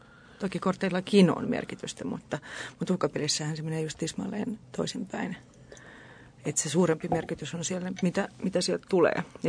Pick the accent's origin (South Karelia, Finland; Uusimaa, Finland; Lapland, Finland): Uusimaa, Finland; Helsinki; Se oli länsimurretta. Se sujuu multa niin hyvin, koska olen Viikistä kotoisin.